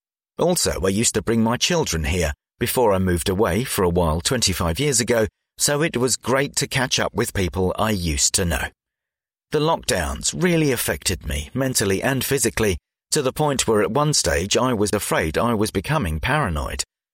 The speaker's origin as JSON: {"language": "English", "country": "Ireland", "moved": "yes", "lives_now": "London, United Kingdom", "said": "I'm originally from Ireland but live in Lower Holloway near the Emirates. I've worked on building sites all over London since the early 1980s"}